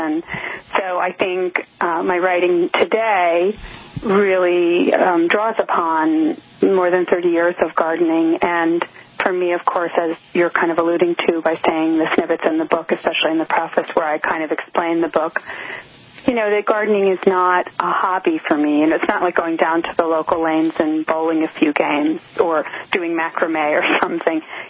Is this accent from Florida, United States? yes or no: no; Douglaston, New York, United States; Well, I grew up in Douglaston, Queens, which is sort of where Long Island and New York City, it's like right on the border of the last town, one of the last towns in New York City, technically.